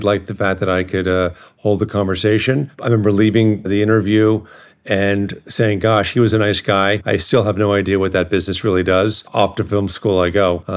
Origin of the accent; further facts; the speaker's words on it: California, United States; also born or lived in New York; Born in New York, raised in Southern California. My father moved our family out to LA in 1972 from New York.